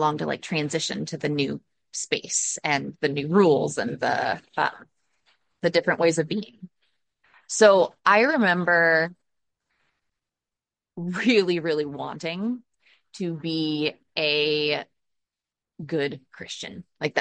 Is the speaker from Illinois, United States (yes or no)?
yes; Illinois, United States; So I grew up in Southern Illinois and I grew up in a divided family.